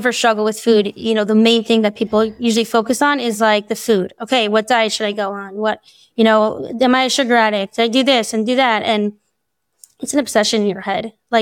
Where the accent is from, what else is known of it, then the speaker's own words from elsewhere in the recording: New York, United States; moved away as an adult; now in Phoenix, United States; I live in Phoenix, Arizona. I grew up in New York with a big family of seven siblings, and I went to the Bisacaba neighborhood. I moved to Arizona about 6 years ago with my family.